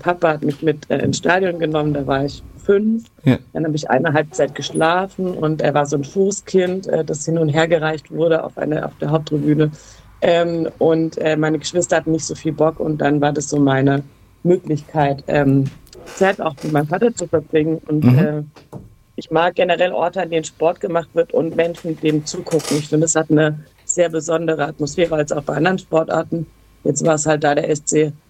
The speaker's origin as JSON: {"language": "German", "town": "Freiburg", "region": "Baden-Württemberg", "country": "Germany", "tie": "born or raised there", "said": "ich komme aus Freiburg, bin da geboren und der Fußball trägt viel dazu bei, dass ich dort auch geblieben bin, zum in die Schule gehen und studieren und arbeiten und leben weiterhin"}